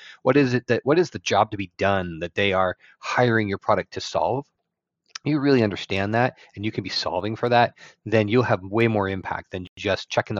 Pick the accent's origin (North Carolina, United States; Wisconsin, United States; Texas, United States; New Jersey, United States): New Jersey, United States; now in Oregon, United States; Grew up on the East Coast in New Jersey.